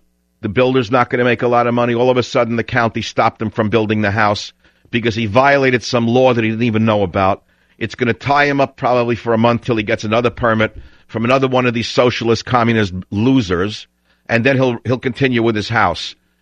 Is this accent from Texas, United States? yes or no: no; New York City, New York, United States; I grew up in New York City in a certain time when you could go down Mulberry Street and leave your car unlocked during Christmas